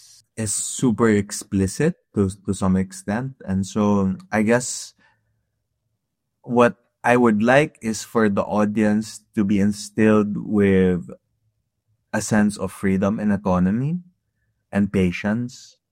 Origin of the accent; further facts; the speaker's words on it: Philippines; moved away as an adult; I am Filipino. I mean, I grew up in the Philippines. I was in the Philippines till I was like 26 years old.